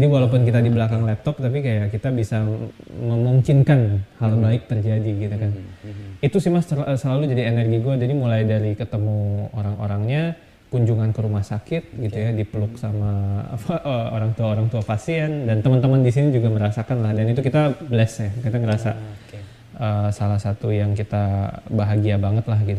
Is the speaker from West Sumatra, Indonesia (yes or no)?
yes; Bukittinggi, West Sumatra, Indonesia; born there; saya kebetulan lahir di Bukit Tinggi kan